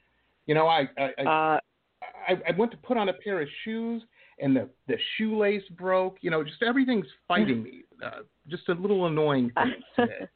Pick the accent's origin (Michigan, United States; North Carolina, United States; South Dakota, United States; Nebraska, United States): Michigan, United States; Detroit; And I'm like, man, I don't want any heroin. I'm from Detroit.